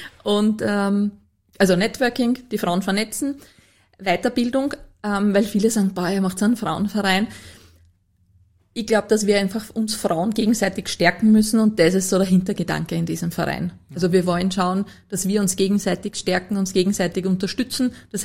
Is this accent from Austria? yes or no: yes; Lower Austria, Austria